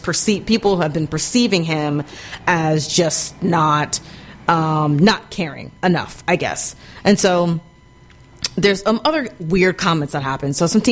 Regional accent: Texas, United States; but I'm from Texas, so of course I fucking love football.

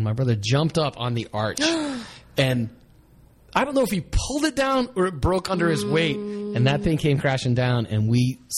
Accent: Florida, United States; I'm from South Florida, and it was like the classic green, brown, black camo.

